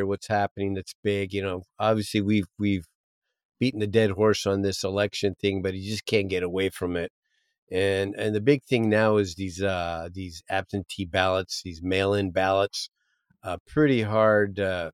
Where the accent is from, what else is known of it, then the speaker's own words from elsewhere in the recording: United States; I mean, as an American, that's, you know, being born in America.